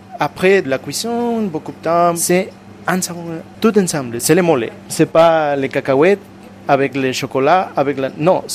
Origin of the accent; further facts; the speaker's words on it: Mexico; French is a second language; Je viens du Mexique.